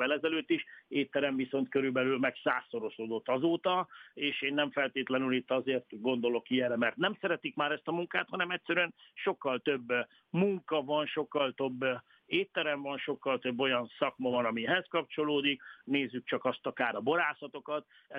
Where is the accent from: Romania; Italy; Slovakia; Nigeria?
Italy; now in Hungary; Én 1990-es évek elején kerültem kicsi gyerekként Olaszországba, és ebben nőttem fel szüleimmel, aztán középiskola és a vendéglátóit végeztem Olaszországban